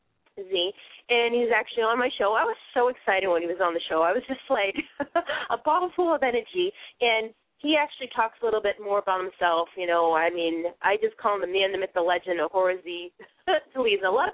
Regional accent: Boston, Massachusetts, United States; accent: Boston; having my Boston accent actually got me a couple of parts in films. So I kind of actually enjoy having my Boston accent.

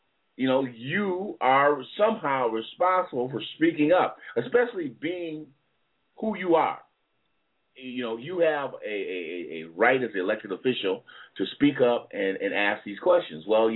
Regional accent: Minneapolis, Minnesota, United States; I call him Bobby because we grew up together in Minneapolis.

